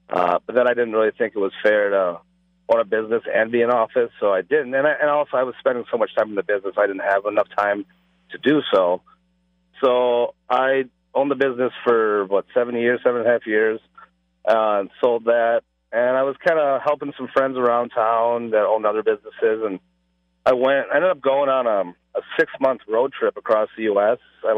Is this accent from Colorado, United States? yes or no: yes; Colorado Springs, Colorado, United States; born there; I was born in Colorado Springs.